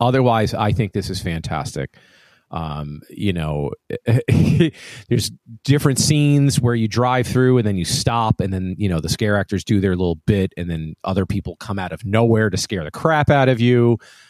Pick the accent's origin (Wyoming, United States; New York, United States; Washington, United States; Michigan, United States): New York, United States; I'm originally from New York, so it just kind of like that whole, like it really just reminds me of the local haunt back home.